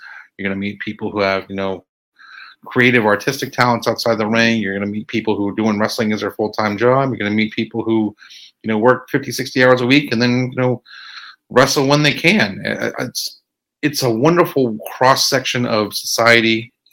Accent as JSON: {"language": "English", "town": "Danvers", "region": "Massachusetts", "country": "United States", "tie": "born or raised there", "lives_now": "Chattanooga, United States", "said": "I'm originally from Danvers, Massachusetts, God's country, just north of Boston, about 20 miles north of Boston. Grew up there. Been in Chattanooga for about 14 years."}